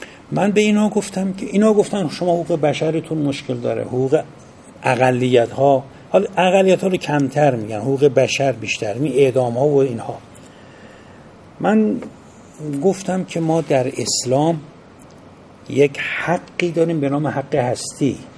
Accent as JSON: {"language": "Persian", "country": "Iran", "said": "چه به عنوان یک ایرانی از تراثی غنی"}